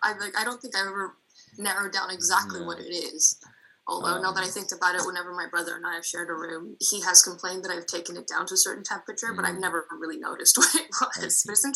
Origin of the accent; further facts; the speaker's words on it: Moscow, Russia; Parts of Russia, and I grew up in Moscow.